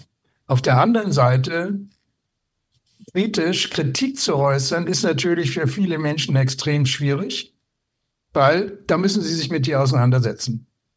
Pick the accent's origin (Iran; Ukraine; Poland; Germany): Germany; Northern Germany; insbesondere als Norddeutscher